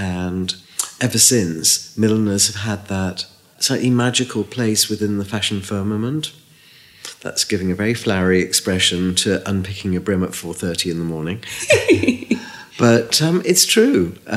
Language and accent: English; Liverpool, North West England, United Kingdom; I came from Liverpool and it was 40% unemployment.